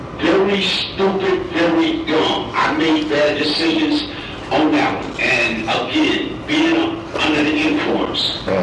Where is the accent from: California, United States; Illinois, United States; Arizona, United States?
Arizona, United States; Eloy; I grew up in the country. I'm from Eloy, Arizona.